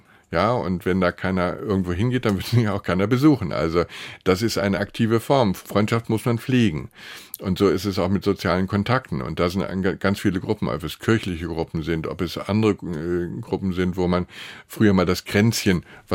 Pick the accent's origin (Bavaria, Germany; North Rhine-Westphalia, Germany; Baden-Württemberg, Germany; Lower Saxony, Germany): Lower Saxony, Germany; Bergen an der Dumme; Und das ist nur ein kleiner Ort, das Bergen an der Dumme. Da sind man gerade 900 Einwohner damals gewesen, aber da kannte jeder jeden.